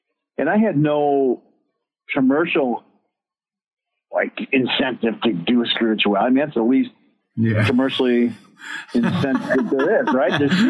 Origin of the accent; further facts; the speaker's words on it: Milwaukee, Wisconsin, United States; So I grew up in Wisconsin.